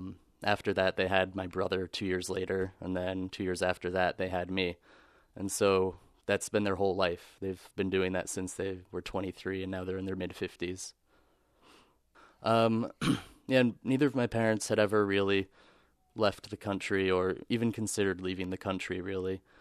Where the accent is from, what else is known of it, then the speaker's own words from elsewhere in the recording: Salem, Ohio, United States; born there; also born or lived in Portland; I was born in Salem, Ohio, and as a kid, I moved around a lot. I never spent more than 5 years in any location.